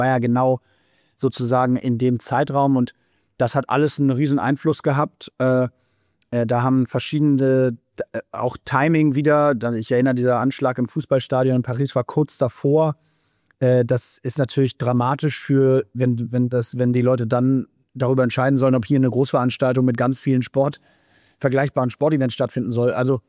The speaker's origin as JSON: {"language": "German", "region": "Hamburg", "country": "Germany", "said": "natürlich brenne ich für Hamburg als Hamburger, ist ja völlig klar."}